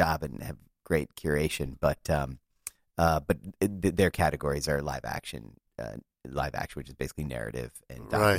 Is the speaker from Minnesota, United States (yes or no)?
yes; St. Cloud, Minnesota, United States; born there; I was born in St. Cloud, Minnesota, Stearns County.